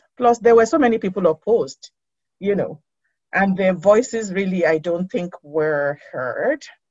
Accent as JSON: {"language": "English", "country": "Nigeria", "said": "I'm African, I come from Nigeria"}